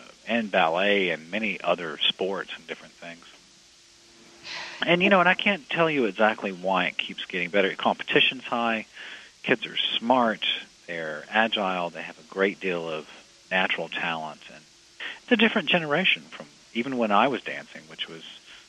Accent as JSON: {"language": "English", "region": "Alabama", "country": "United States", "said": "and I'm actually from Alabama."}